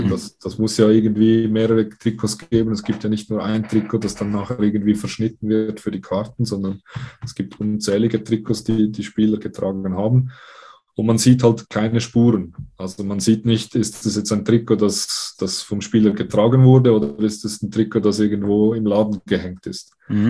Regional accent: Switzerland; bei uns in der Schweiz ist das auch so

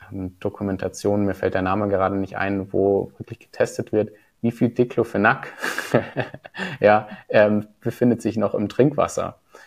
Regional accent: Munich, Bavaria, Germany; wir kommen hier aus München

